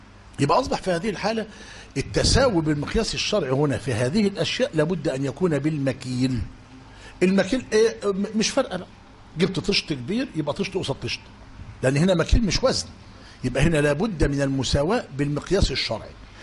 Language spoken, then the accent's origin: Arabic; Egypt; عندنا في مصر